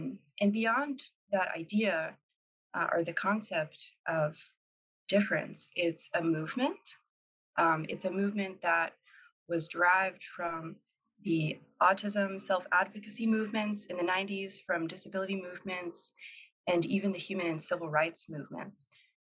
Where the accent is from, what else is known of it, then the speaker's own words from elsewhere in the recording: Georgia, United States; I'm from Georgia.